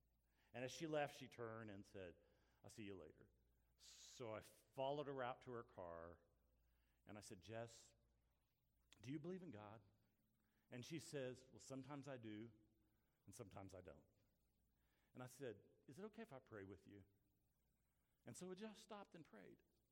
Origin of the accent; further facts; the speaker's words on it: Guthrie, Oklahoma, United States; When I was born in Guthrie, Oklahoma, and raised there, I thought I would never, ever leave Logan County, Oklahoma, to do anything.